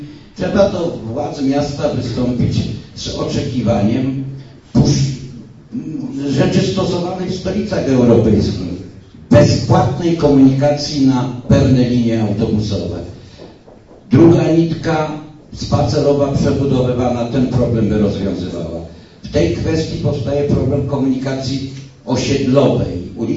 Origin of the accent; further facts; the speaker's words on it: Galicia, Poland; jak u mnie na wsi kiedyś w dzieciństwie w Galicji